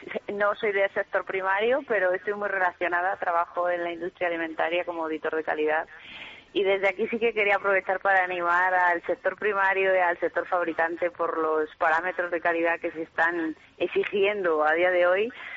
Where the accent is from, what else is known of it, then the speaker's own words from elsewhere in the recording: Fresno de la Ribera, Castile and León, Spain; De Fresno de la Ribera, Zamora.